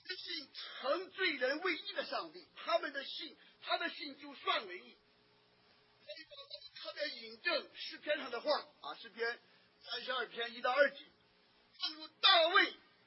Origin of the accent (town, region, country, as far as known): China